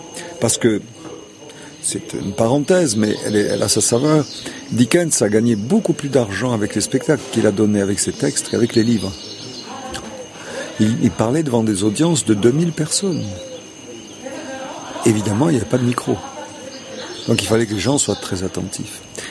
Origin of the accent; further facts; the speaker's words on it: Provence-Alpes-Côte d'Azur, France; je suis provençal.